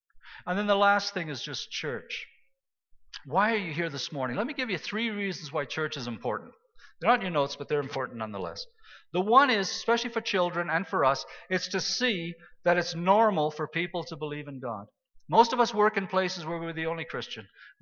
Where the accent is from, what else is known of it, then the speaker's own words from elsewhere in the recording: Saskatchewan, Canada; Well, I was a kid from Saskatchewan. I didn't know what a chainsaw was. I'd never played with one. You know, in Saskatchewan, you can cut any tree down with a paring knife.